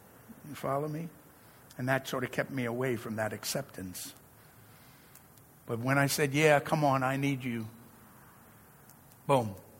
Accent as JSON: {"language": "English", "region": "Virginia", "country": "United States", "tie": "born or raised there", "said": "I grew up in Virginia. Guess what? I grew up right outside of D.C. in Virginia, and it was a very racist area of the country."}